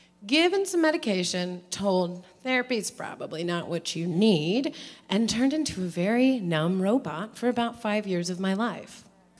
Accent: Illinois, United States; I was born in Danville and grew up in Vermilion County.

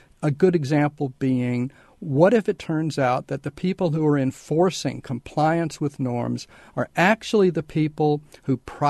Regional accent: Tennessee, United States; when I go back to the area where I grew up in Tennessee, I'm really struck by how radical the changes have been in one generation.

